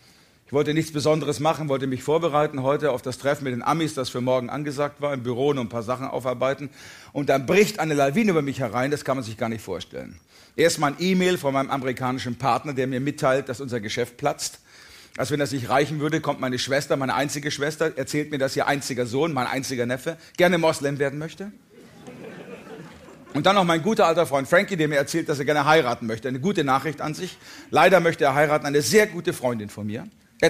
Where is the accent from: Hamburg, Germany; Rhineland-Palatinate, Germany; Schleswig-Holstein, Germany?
Hamburg, Germany; Ich komme aus Hamburg, lebe da seit vielen, vielen Jahren, habe dort studiert in Hamburg, VWL, Soziologie, nicht nur einer Wohngemeinschaft gelebt.